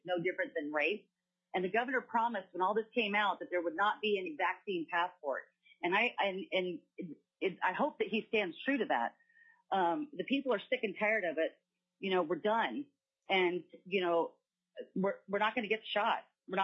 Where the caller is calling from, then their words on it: Fairbanks, Alaska, United States; I'm calling from Fairbanks, Alaska, and I support SB 156